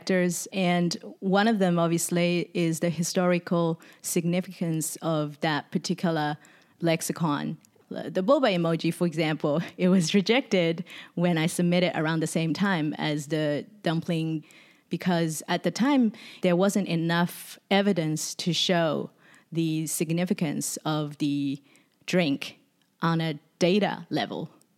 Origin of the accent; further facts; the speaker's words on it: Shanghai, China; When I was visiting Shanghai, which is my hometown, in 2017